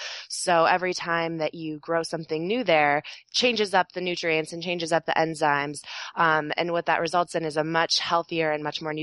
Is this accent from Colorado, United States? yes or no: yes; Colorado, United States; And in my travels and in my experience growing up in Colorado